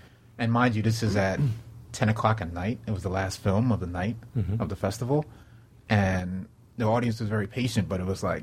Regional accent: Brooklyn, New York, United States; obviously you could tell I'm born and raised in Brooklyn

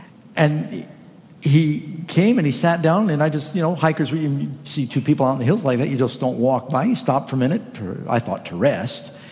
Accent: California, United States; I hail from Northern California where he originated, the People's Temple there.

